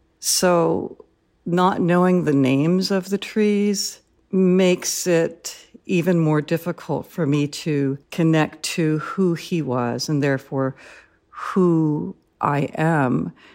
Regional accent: United States; I'm Filipino, yet I don't know the culture. I'm American

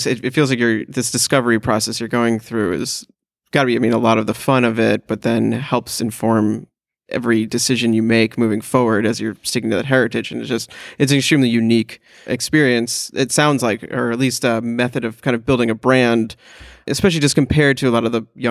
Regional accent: New York, United States; At least as a New Yorker, I think of the subways. That's my train.

